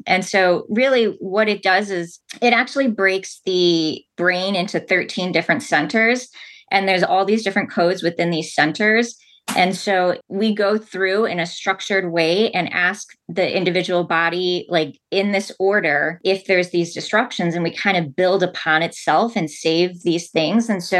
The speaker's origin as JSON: {"language": "English", "town": "Chicago", "region": "Illinois", "country": "United States", "said": "No, I'm from the Chicago area."}